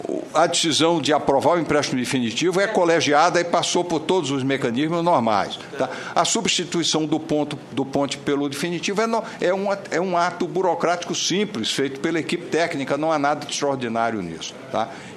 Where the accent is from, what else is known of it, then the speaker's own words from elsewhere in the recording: Northeast Region, Brazil; Eu, como nordestino, assumi um compromisso